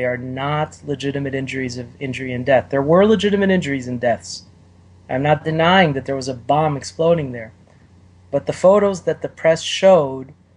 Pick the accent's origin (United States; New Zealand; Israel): Israel; I grew up in Israel, and I've also seen firsthand actual murder.